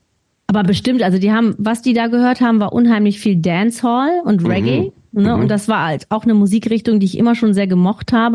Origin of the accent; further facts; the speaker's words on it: Hilden, North Rhine-Westphalia, Germany; Ich komme ja aus Hilden bei Düsseldorf